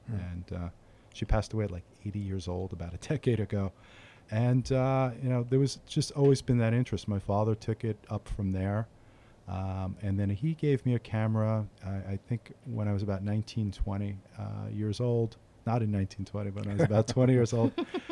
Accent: New York City, New York, United States; now in Philmont, United States; I'm a transplant to the area. I live in Philmont. I am originally from New York City, spent most of my life there.

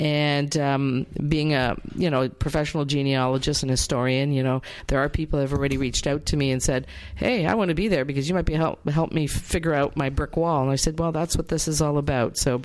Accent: Ontario, Canada; moved away; I'm actually originally from Canada. My parents were both immigrants to Canada and met in the mid-1950s in Niagara Falls, Ontario. And not long thereafter, I was born.

